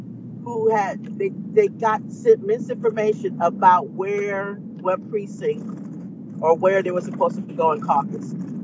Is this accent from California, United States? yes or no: yes; California, United States; They try to get into my face because I was from California and said, well, you can't be here campaigning.